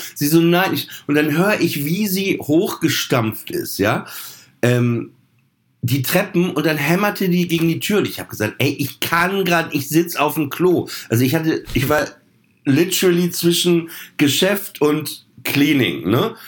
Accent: Papenburg, Lower Saxony, Germany; Ich glaube, kurz nach dem Zweiten Weltkrieg geboren und ich bin in Papenburg aufgewachsen

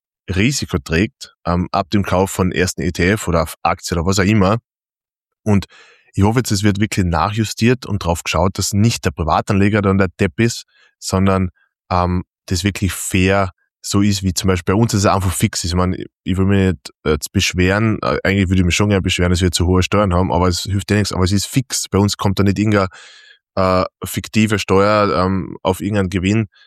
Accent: Austria; Bei uns in Österreich ist es ja anders.

